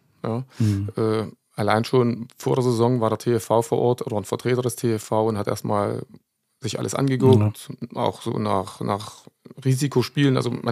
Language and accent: German; Dingelstädt, Thuringia, Germany; also born or lived in Wachstedt; Also wir sind damals 1974 von Wachstedt nach Dingelstedt gezogen.